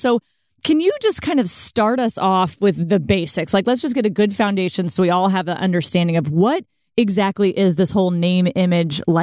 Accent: Texas, United States; I'm a Texan through

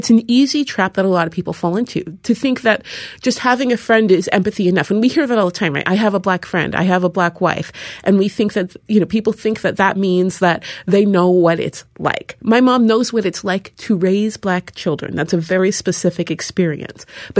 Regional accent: Seattle, Washington, United States; Seattle is a weird place. There's hardly any black people there, and especially when I was growing up, there were hardly any at all.

